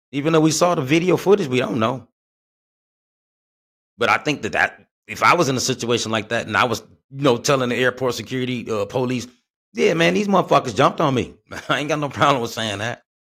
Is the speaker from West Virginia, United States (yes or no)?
no; Flint, Michigan, United States; now in Atlanta, United States; Here in Atlanta, we just killing. In my home state of Flint, Michigan, they killing.